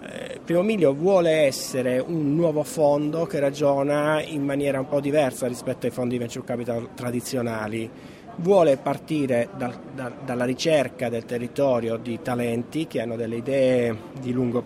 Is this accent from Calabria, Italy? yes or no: yes; Calabria, Italy; io, essendo calabrese, avevo un certo, come dire, spinta propositiva nel cominciare